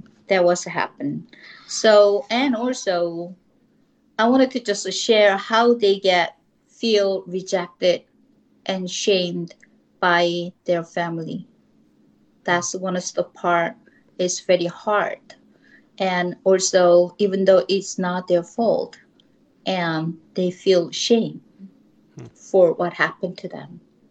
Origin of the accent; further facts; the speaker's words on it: South Korea; first language Korean; English is a second language; now in United States; I grew up in Korea, and then I came to United States, and I thought, oh my God, how am I going to become a writer? Because I left Korea, I'm not going to write in Korean.